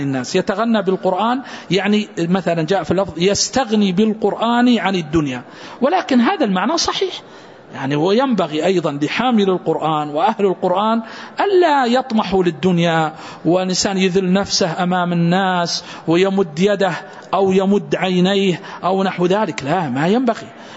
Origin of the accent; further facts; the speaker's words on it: Riyadh, Riyadh Province, Saudi Arabia; إنسان في نجد مثلا عندنا في الرياض